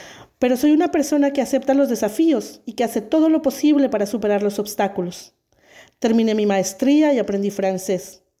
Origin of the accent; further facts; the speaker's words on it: Colombia; now in Switzerland; soy colombiana y llegué a Suiza en el 2014.